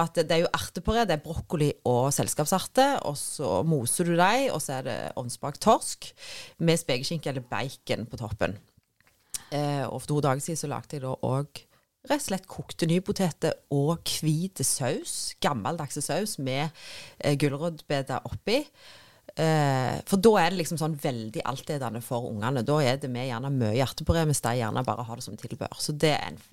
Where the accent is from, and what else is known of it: Ålgård, Rogaland, Norway